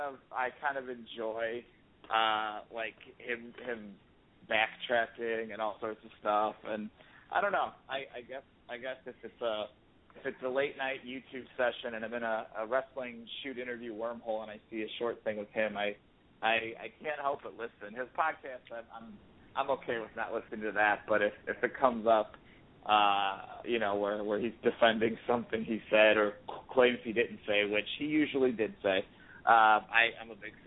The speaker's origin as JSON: {"language": "English", "region": "New York", "country": "United States", "said": "bro, I'm from New York."}